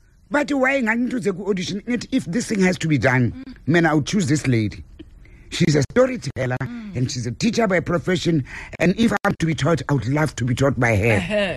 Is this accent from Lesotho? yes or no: yes; Lesotho; Danami, I've come from Goodstock. My mother, do you know that my mother, we come from Lesotho?